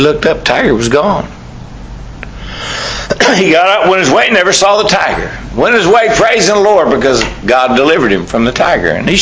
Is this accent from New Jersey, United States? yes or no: no; Texas, United States; I mean, we live in South Mississippi. I grew up in South Texas.